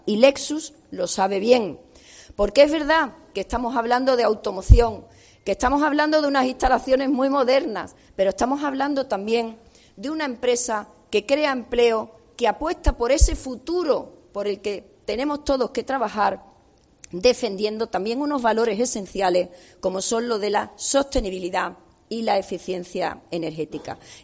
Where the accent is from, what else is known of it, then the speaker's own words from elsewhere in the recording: Jerez de la Frontera, Andalusia, Spain; Y los que somos de Jerez sabemos de lo que estamos hablando